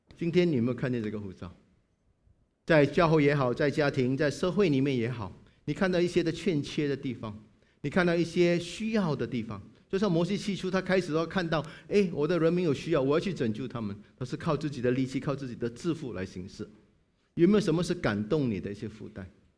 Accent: China; 我们中国人说很好，天生我才必有用

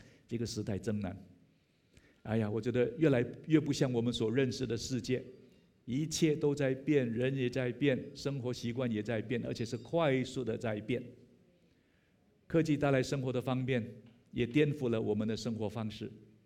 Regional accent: Singapore; 我们新加坡人是非常有创意的

